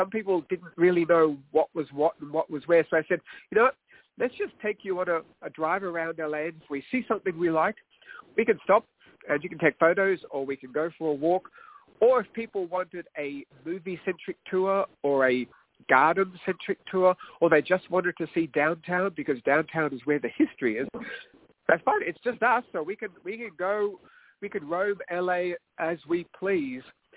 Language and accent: English; Melbourne, Victoria, Australia; now in California, United States; Well, I'm from Melbourne, Australia, where I was always a movie-struck kid